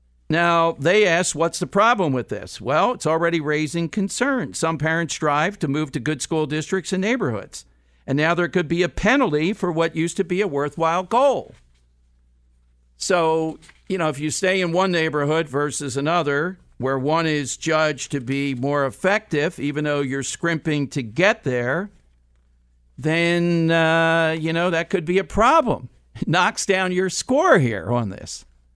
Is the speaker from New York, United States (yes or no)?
no; Philadelphia, Pennsylvania, United States; I grew up in South Philly. I think that was the greatest education in the world.